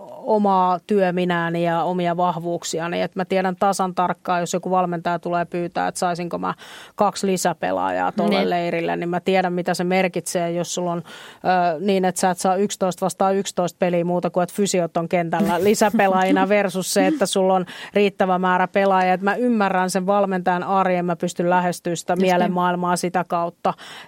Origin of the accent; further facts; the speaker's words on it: Kuopio, North Savo, Finland; Mun perhe, lapsuuden perhe, niin me ollaan Kuopiosta kotosi